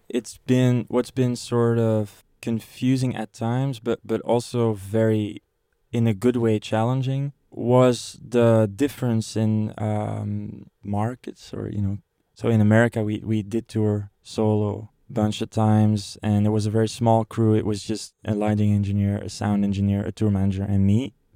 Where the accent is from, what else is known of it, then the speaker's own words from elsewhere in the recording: Belgium; In Belgium, yeah, that's right.